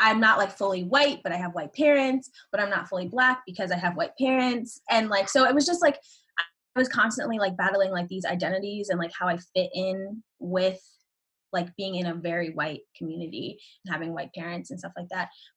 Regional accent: Massachusetts, United States; I am 21 years old and I'm from Western Massachusetts. Like I say like 5 minutes away from the Vermont border if we're like doing demographics.

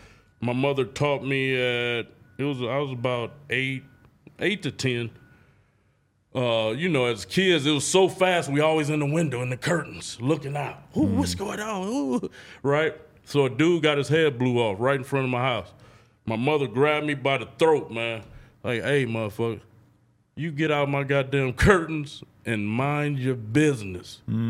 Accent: Oakland, California, United States; So I grew up on 98th and East Street, Drug Street.

